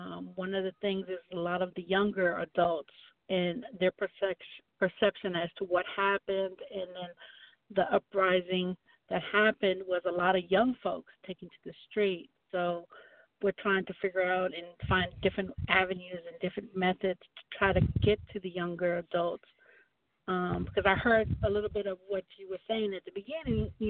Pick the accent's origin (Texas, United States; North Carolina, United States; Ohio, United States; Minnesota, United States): North Carolina, United States; Charlotte; I'm a product of the Charlotte Mecklenburg schools. I grew up here in Charlotte.